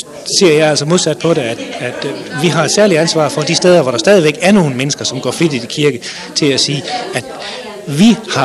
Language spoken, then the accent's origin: Danish; Thy, North Denmark Region, Denmark; now in Herning, Denmark; nu bor jeg nede ved Herning nu om dagen, jeg vokser op i Thy